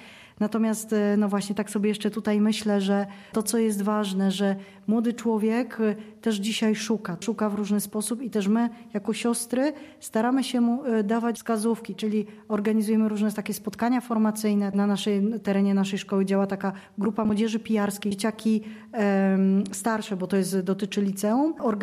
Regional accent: Poland; To są wakacje, kiedy jestem też gdzieś bliżej domu rodzinnego, a pochodzę gdzieś z rejonów górskich.

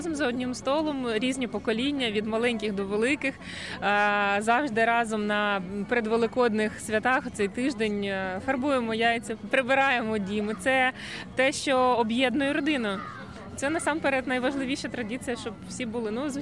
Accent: Donetsk, Donetsk Oblast, Ukraine; moved away as an adult; also born or lived in Kyiv; now in Rzeszów, Poland; Ми разом з мамою тут на ярмарку. Ми з України. Вже вдруге міняємо своє місце життя, бо до того мешкали, жили в Донецьку. Потім в 14-му році приїхали до Києва.

